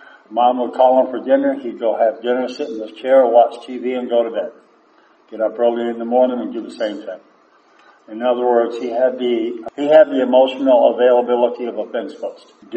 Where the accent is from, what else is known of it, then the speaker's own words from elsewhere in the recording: Maine, United States; I grew up in Maine.